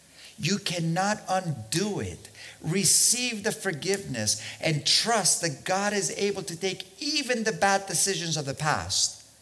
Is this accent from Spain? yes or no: yes; Balearic Islands, Spain; Here I am pastoring today, a church full of Germans and English people, and I'm from Mallorca.